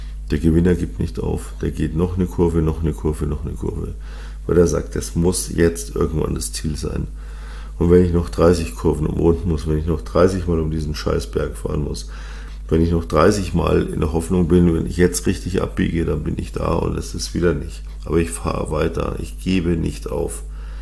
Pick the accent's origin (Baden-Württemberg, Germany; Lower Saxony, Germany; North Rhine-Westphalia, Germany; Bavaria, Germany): Bavaria, Germany; Munich; born there; Und ich bin gebürtiger Münchner